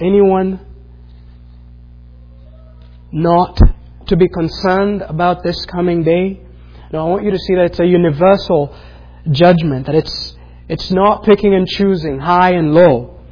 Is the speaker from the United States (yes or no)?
no; Kenya; I grew up in Kenya, and in the neighborhood sometimes, especially at night, we sometimes would be woken up in the middle of the night